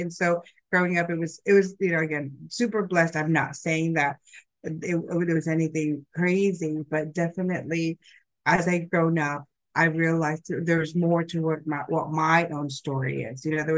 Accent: California, United States; also born or lived in Philippines; now in Sydney, Australia; I do reside in Sydney, but I am born in the Philippines, and I grew up in California.

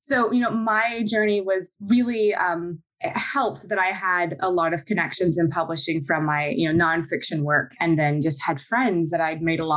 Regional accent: the South, United States; moved away as an adult; also born or lived in Pacific Northwest / East Coast; But I grew up in the South. I'm originally from the South, and I left home to go to college, and I've never been back to the South.

